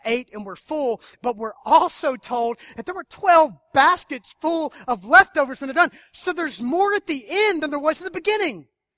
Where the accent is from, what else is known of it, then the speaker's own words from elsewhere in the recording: Warner Robins, Georgia, United States; I'm a 9-year-old kid growing up in Warner Robins, Georgia, single-parent home, my mom raising me and my sister.